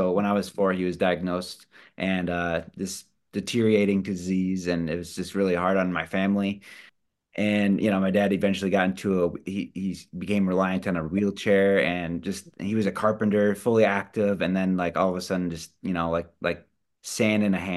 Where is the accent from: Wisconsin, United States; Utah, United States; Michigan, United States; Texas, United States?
Wisconsin, United States; I grew up in Wisconsin. My wife grew up in California. We both met in Australia.